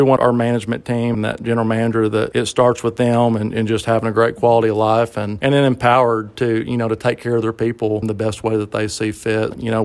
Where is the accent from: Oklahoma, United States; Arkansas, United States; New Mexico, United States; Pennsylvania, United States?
Arkansas, United States; Heber Springs; Well, I mean, I'm from a lake town, so I'm from Heber Springs, and it's always been an intriguing town to me